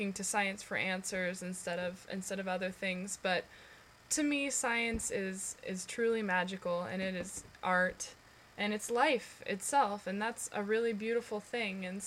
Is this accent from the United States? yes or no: yes; San Diego, California, United States; I'm 23 years old, and I'm a San Diego native. I was born and raised in East County, San Diego. Woohoo! Love that place. Still living out there currently with my parents in El Cajon.